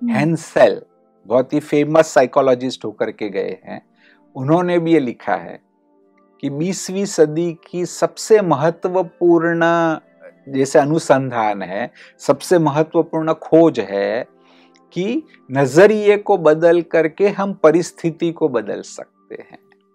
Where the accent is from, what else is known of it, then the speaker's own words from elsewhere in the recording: Mumbai, Maharashtra, India; कि जहां मैं गोरेगांव में, बॉम्बे में बड़ा हुआ हूँ, वो इंडस्ट्रियल कॉलोनी कहते थे।